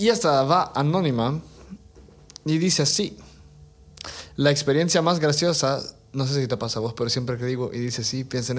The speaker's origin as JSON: {"language": "Spanish", "town": "Tegucigalpa", "region": "Francisco Morazán", "country": "Honduras", "tie": "born or raised there", "said": "una noche normal de fiesta en las ferias de calle de mi ciudad natal, Tegucigalpa"}